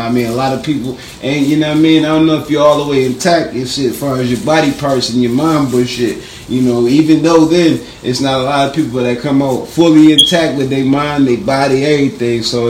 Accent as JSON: {"language": "English", "region": "New York", "country": "United States", "said": "Oh man, oh man, I'm from Delavan, NYO."}